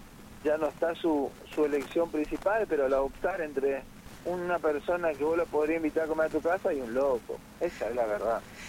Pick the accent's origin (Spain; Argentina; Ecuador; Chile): Argentina; Como ciudadano argentino